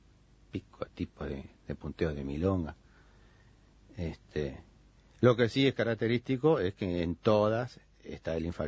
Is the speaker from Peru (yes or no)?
no; Germany; me crié, me tocó criarme en Alemania, dado el exilio político de mi familia.